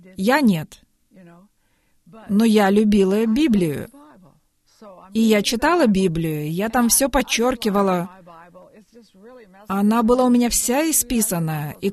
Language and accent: Russian; Texas, United States; Понимаете, я рада, что могу сказать, что я уроженка Техаса.